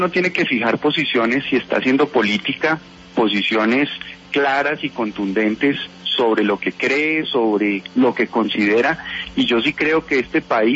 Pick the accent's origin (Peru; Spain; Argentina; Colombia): Colombia